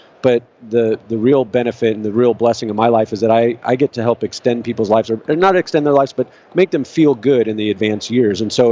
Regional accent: United States; I'm an American. I live here in the U.S. I love our country.

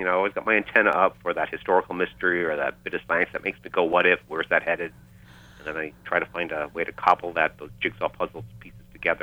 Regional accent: Chicago, Illinois, United States; we grew up in Chicago

